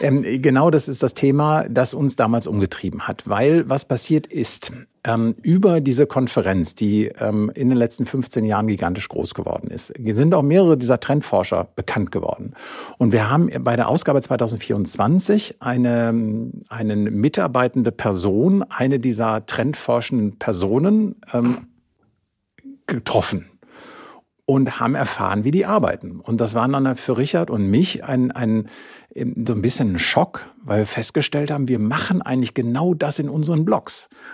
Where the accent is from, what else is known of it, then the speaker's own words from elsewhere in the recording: Senden, North Rhine-Westphalia, Germany; in Senden bei Münster, meinem Heimatort